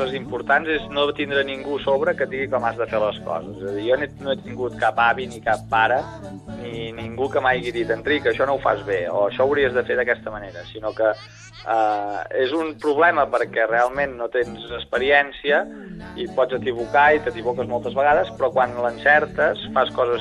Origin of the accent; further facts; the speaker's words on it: Catalonia, Spain; som del Ripollès, som de Can de Manu.